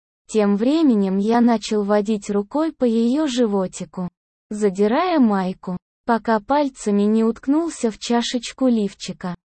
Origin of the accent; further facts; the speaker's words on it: Moscow, Russia; Мне на данный момент 21 год. Родился и живу в Москве.